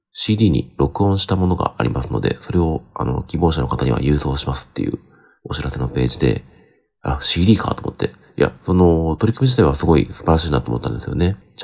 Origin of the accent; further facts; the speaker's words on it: Tokoname, Aichi, Japan; 僕の出身地のですね、愛知県常滑市